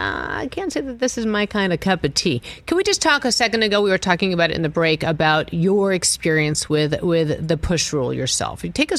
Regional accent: New England, United States; you know, I am from New England and don't go anywhere.

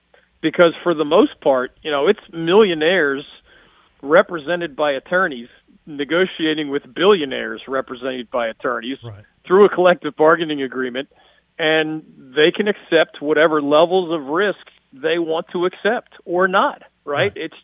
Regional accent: Philadelphia, Pennsylvania, United States; now in North Carolina, United States; I mean, I grew up in Philadelphia where it's 95% pro sports, and the colleges have to do something spectacular to get in the headlines.

